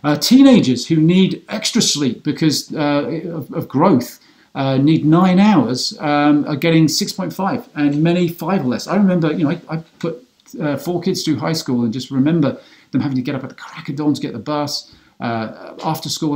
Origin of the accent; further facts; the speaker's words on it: England, United Kingdom; now in United States; I grew up in England, I really struggle with this.